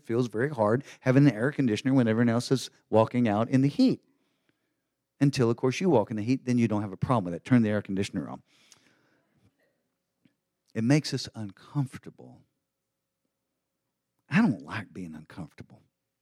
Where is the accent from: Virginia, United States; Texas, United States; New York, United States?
Texas, United States; But as a man and being a Texan, Joe, you know this here.